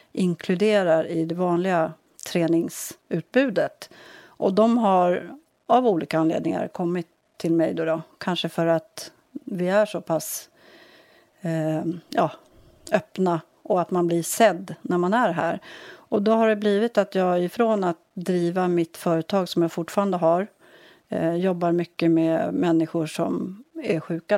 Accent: Stockholm, Stockholm County, Sweden; now in Höglint, Sweden; Nej, jag är från Stockholm, ja. Hässelby.

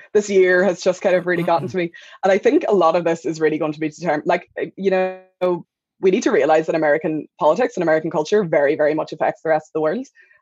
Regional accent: Ulster, Ireland; I'm from Donegal

